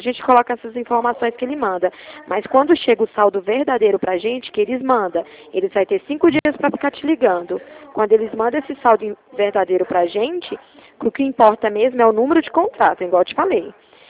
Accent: Ribeirão Preto, São Paulo, Brazil; Eu sou aqui de Ribeirão Preto.

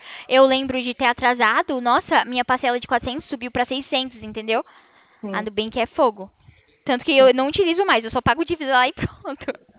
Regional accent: São Paulo, Brazil; Não, eu sou de São Paulo.

